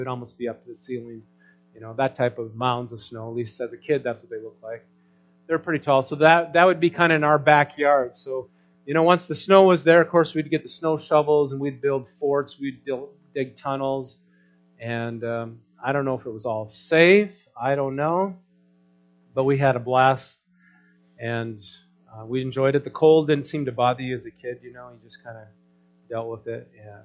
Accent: North Dakota, United States; I grew up in North Dakota, so did my share of snowmobiling.

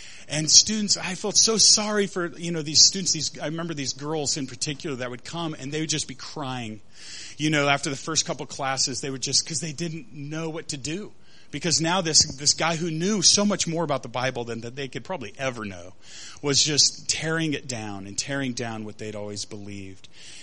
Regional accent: Ord, Nebraska, United States; now in Lincoln, United States; I'm from Ord, Nebraska. Anybody know where Ord, Nebraska is at? Yeah, come on, give it up. For Ord, a town of about 2,000, I was raised in a strong Catholic family, one of nine kids.

